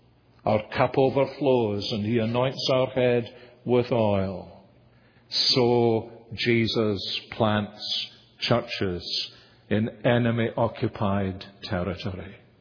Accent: Glasgow, Scotland, United Kingdom; I was brought up in the East End of the great city of Glasgow.

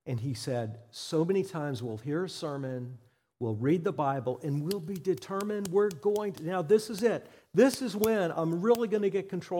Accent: Pompano Beach, Florida, United States; I grew up in Pompano Beach, but they would take us down in the youth group down to Miami.

